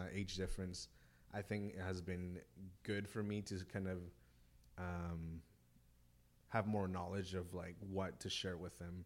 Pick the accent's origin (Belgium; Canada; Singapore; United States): United States; Washington; also born or lived in Mexico; I was born in Mexico. I grew up there for the first 8 years of my life. And then my mom married my stepdad and we moved up to Washington. I was there for basically up until graduating high school. Same school. It's a K-12, super small town